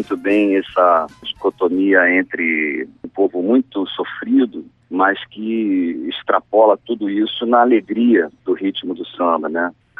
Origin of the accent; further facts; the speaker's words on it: Rio de Janeiro, Brazil; Nasci no Rio de Janeiro, cresci no Rio de Janeiro. Aqui o samba é como se fosse o ritmo da cidade.